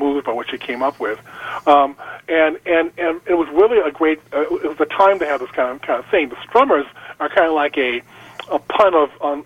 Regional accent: Rochester, New York, United States; I'm actually from upstate New York. I'm from Rochester.

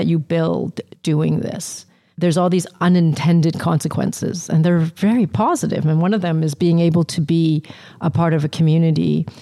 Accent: Vancouver, British Columbia, Canada; And growing up in Vancouver with this industry has been a privilege, actually.

